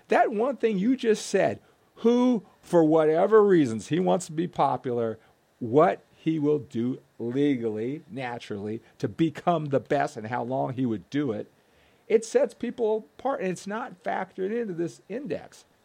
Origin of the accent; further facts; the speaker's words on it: Walnut Creek, California, United States; I'm from Walnut Creek. I don't know if you know that. And I went to Jesuit High School in Sacramento.